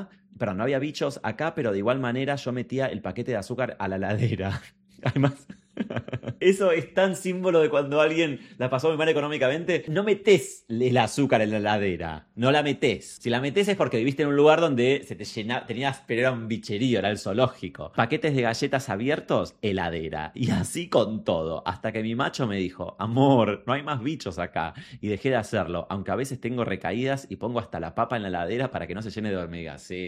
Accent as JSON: {"language": "Spanish", "region": "Buenos Aires", "country": "Argentina", "tie": "born or raised there", "said": "Yo nací en Lugano 1 y 2. Respect. Pero obviamente no tengo ningún recuerdo de eso porque literalmente nací y a los meses nos fuimos a vivir a Parque Patricios."}